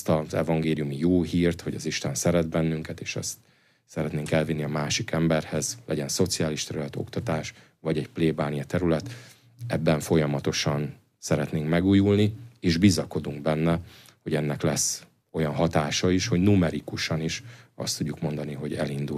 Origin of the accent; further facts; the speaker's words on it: Hungary; magyarként, katolikusként